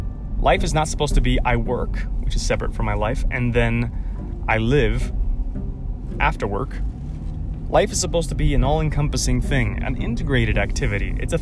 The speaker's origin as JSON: {"language": "English", "country": "Puerto Rico", "tie": "born or raised there", "accent": "not really Puerto Rican, not really American", "second_language": "English", "moved": "yes", "said": "I learned English from people with all kinds of different accents, and so I developed a kind of weird, not really Puerto Rican accent, not really American accent when I moved here."}